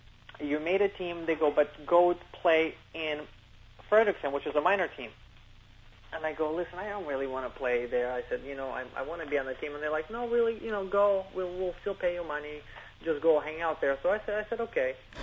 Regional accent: Moscow, Russia; I'm coming from Moscow. It's a bigger than New York City.

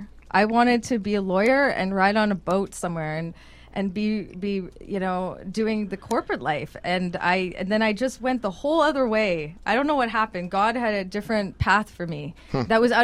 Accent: Vancouver, British Columbia, Canada; I mean, I'm from Vancouver.

